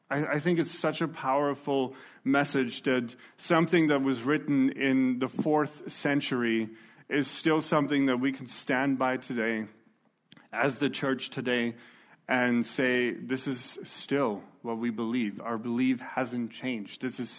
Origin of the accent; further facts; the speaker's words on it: Germany; English is a second language; also born or lived in Estonia; now in Canada; I wasn't born in Canada. I was born in Estonia, 1987. The Soviet Union was still a thing. I was about 9 months old, 1988, we moved to Germany. I grew up among other immigrants